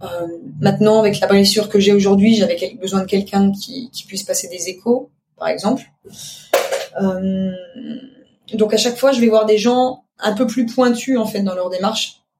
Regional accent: eastern France, France; j'ai fait mes études à Paris, je viens de l'est de la France

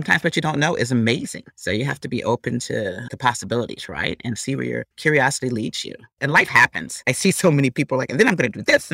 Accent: Wisconsin, United States; I'm from the Midwest. I'm a cheesehead from Wisconsin. Went to school on the East Coast.

